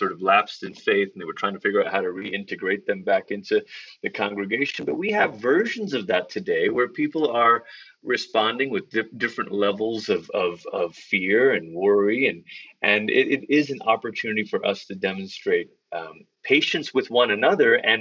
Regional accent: Malaysia; I grew up in Malaysia

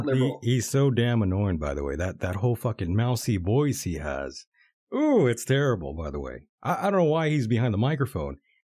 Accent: United States; being as I am an American, an infidel, basically.

